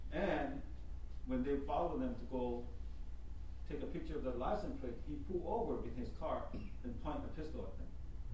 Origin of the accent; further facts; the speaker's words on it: Laos; My root was actually, I came from Laos, and in the country of Laos, the lowland Laotian, which is myself